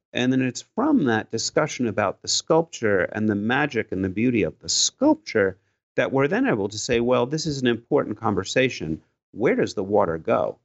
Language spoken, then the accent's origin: English; New York, United States; now in Philadelphia, United States; I grew up in New York, and if New York is a city of commerce and striving and competition, that's not Philadelphia